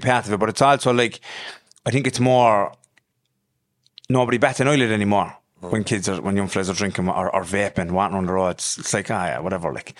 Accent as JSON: {"language": "English", "town": "Limerick", "region": "Munster", "country": "Ireland", "said": "from Limerick, the island field. I moved around a lot when I was young. Then I stayed at my nana's in Plaster. I'm from definitely a rougher area in Limerick."}